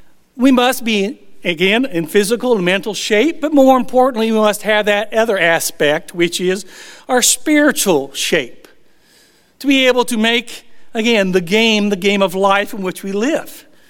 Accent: Big Sandy, Texas, United States; Yes, we are from East Texas, the big Sandy area.

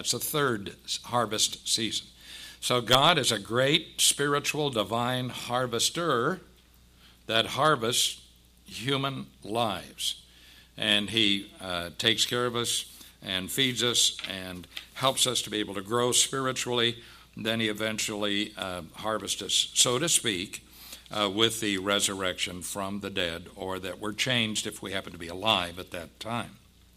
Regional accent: Kansas, United States; I come from Western Kansas, so we had horses.

